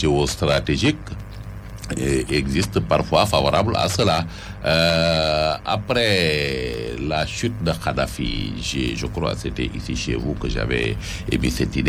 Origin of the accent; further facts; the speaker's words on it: Senegal; Moi, en tant que Sénégalais, je me sens...